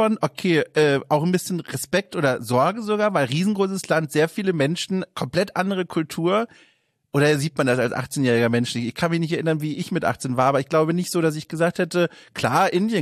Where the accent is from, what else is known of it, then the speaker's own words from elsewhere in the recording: Bavaria, Germany; now in Hamburg, Germany; ich komme aus Süddeutschland tatsächlich, aus dem tiefsten fränkischen Wald und bin aber dort dann weggezogen, als es dann ging quasi. Und ich fühle mich jetzt hier oben sehr wohl